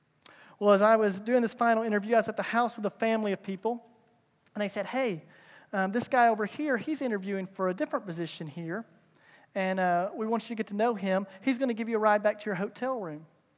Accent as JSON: {"language": "English", "region": "Kentucky", "country": "United States", "tie": "born or raised there", "said": "I'm in my home state, the great state of Kentucky."}